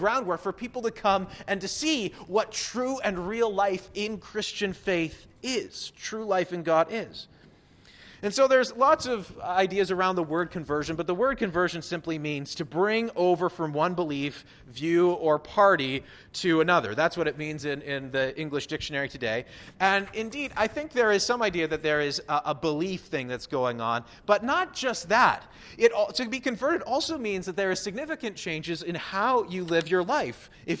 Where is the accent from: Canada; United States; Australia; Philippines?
Canada; Nipawin, Saskatchewan; I grew up in Nipawin, which has a junior hockey team